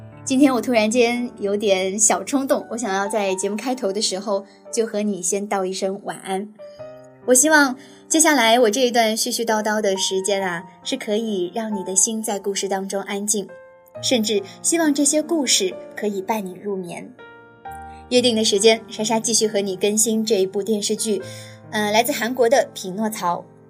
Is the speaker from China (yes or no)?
yes; China; 只要是在中国长大的我们